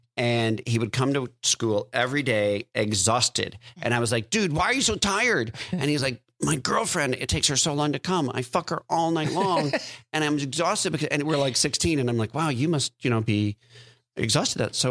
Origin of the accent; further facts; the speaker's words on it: the South, United States; I'm from the South.